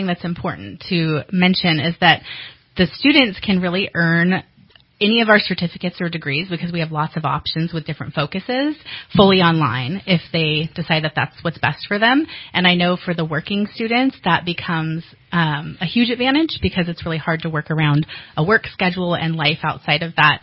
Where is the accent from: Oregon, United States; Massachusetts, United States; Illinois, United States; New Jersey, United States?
Oregon, United States; Well, I am originally from Oregon, and I got my bachelor's degree at the University of Oregon.